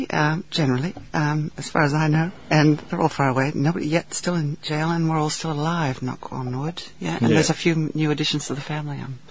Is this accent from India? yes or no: no; Vancouver, British Columbia, Canada; moved away as an adult; also born or lived in Toronto; now in Australia; Oh, I was born outside of Toronto, but I grew up in Vancouver.